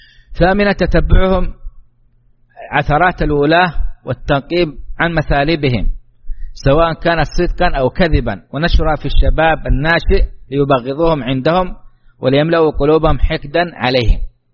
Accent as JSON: {"language": "Arabic", "country": "Saudi Arabia"}